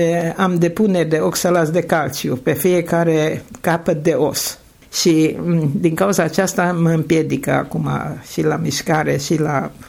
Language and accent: Romanian; Arad, Arad County, Romania; la capătul străzii a fost Mureșul, fiindcă sunt din Arad.